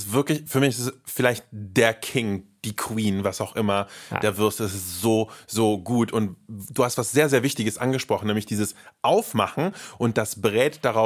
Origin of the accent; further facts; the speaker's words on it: Bern, Switzerland; Aber im Supermarkt habe ich das als Berner gesehen.